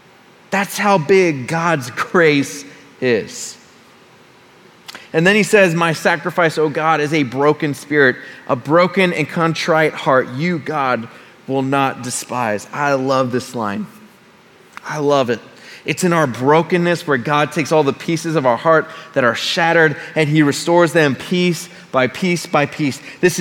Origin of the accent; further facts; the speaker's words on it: Colorado, United States; I'm from Colorado. I hear a snow analogy and I'm like, yes.